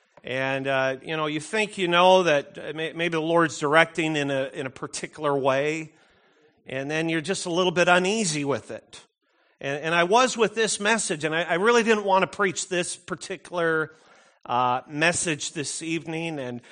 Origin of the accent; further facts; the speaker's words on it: Canada; When he had met me and knew I was from Canada and everything